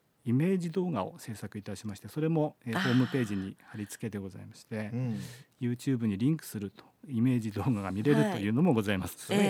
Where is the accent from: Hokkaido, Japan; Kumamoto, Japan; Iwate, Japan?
Iwate, Japan; Morioka; now in Aomori, Japan; 出身は盛岡市でして、大学を卒業した後製薬メーカーに就職しまして、営業職として青森県を担当いたしました。